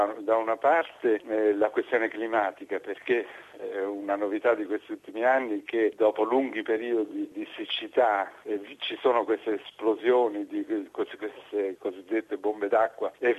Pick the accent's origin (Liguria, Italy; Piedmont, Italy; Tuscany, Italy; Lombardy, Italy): Liguria, Italy; in Liguria, la mia terra